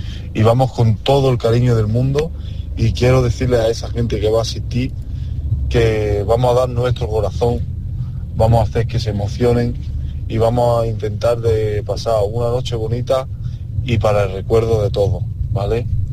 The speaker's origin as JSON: {"language": "Spanish", "town": "Sabadell", "region": "Catalonia", "country": "Spain", "tie": "born or raised there", "said": "porque lo explico en mi tierra, donde me he criado, en Sabadell, porque yo soy de Sabadell"}